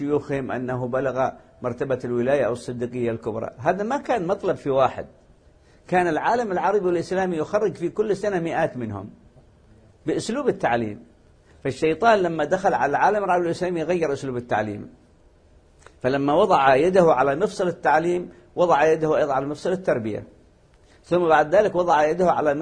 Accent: Yemen; عندنا في اليمن الاستعمار البريطاني

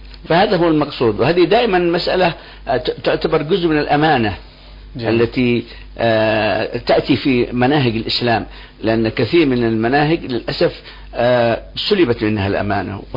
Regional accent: Yemen; نحن انتقلنا من اليمن إلى بلدان أخرى وعايشنا المجتمع،

